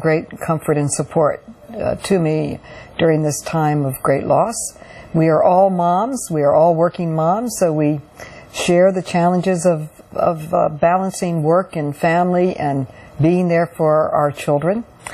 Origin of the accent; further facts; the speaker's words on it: New York, United States; and I'm from the East, New York.